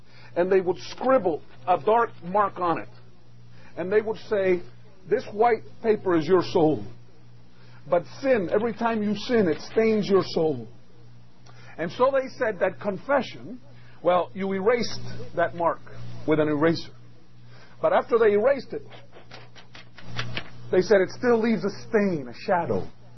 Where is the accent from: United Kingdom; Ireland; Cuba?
Cuba; now in United States; I came from Cuba after Fidel Castro, and so we came in the early 1960s. Having come to this country, my parents wanted to give us, well, obviously, opportunity in a land where there was freedom and so on.